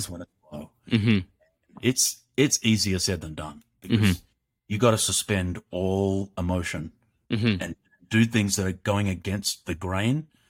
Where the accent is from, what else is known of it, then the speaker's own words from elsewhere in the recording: Australia; growing up in Australia, which is a great country